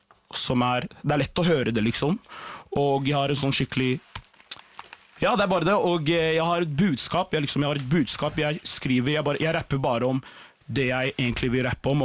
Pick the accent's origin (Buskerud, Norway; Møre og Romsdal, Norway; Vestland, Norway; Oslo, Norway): Oslo, Norway; Og jeg er en kar fra Groruddalen.